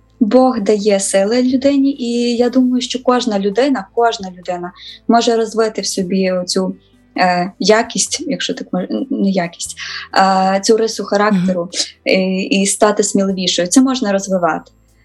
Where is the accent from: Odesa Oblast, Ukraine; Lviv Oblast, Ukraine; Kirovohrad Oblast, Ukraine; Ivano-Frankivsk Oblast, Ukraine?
Ivano-Frankivsk Oblast, Ukraine; Ivano-Frankivsk; я навчалася і в Києві, і, а сама я з Івано-Франківська